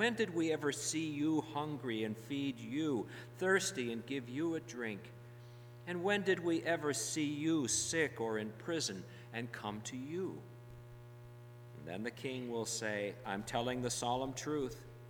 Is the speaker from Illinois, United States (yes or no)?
yes; Chicago, Illinois, United States; growing up in Chicago in the very Roman Catholic neighborhood